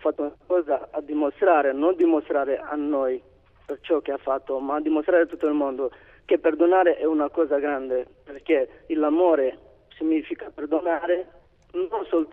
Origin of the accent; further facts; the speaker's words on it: Romania; Italian is a second language; ho 22 anni, vengo dalla Romania